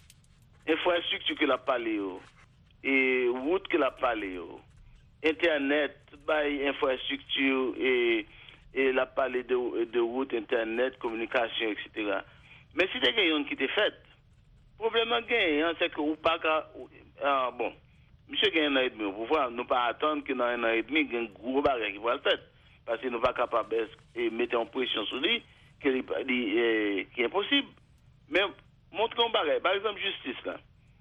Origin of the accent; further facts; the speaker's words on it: Haiti; Mais moi-même ça m'a retenu et en tant qu'haïtien